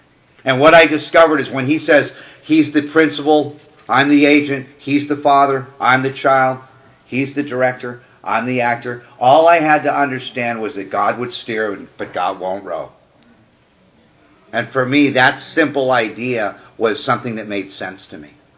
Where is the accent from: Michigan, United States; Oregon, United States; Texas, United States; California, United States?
California, United States; Malibu; born or raised there